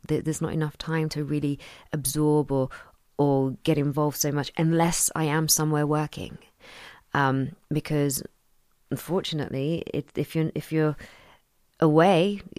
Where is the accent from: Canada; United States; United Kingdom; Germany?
United Kingdom; London; I am born and raised in London. Mm-hmm. Literally spent my whole life in London.